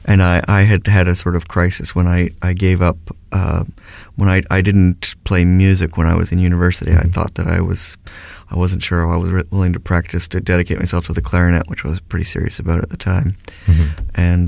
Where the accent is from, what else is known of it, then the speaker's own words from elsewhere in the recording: Toronto, Ontario, Canada; moved away as an adult; now in Nova Scotia, Canada; Born and raised in Toronto. Gasp if you wish, or whatever, exhale. Born and raised there.